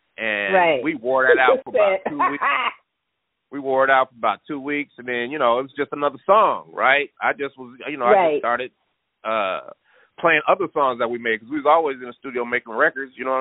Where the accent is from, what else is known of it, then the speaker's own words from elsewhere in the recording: Denver, Colorado, United States; because we're not country, right? We're not from down there. We're from Denver.